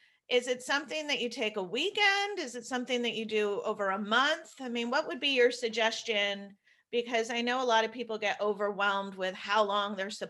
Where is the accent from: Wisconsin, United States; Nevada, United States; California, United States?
California, United States; Berkeley; I know people usually accuse me of, you know, I grew up in Berkeley, so they're like, oh, that's just hippy dippy